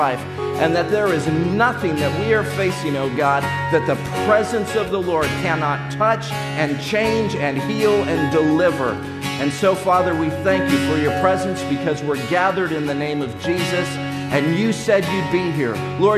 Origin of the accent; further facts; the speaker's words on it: California, United States; now in Tennessee, United States; I'm from California, but I moved to Tennessee. And people in Tennessee, the church people, they like to talk back a little bit to the preacher.